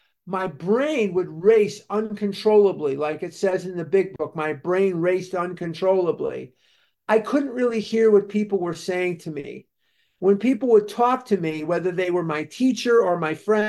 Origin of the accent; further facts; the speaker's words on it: Chicago, Illinois, United States; I'm from born and raised in Chicago. And I'm a Devon Avenue boy. I'm from Devon Avenue. I went to Mather High School in Chicago.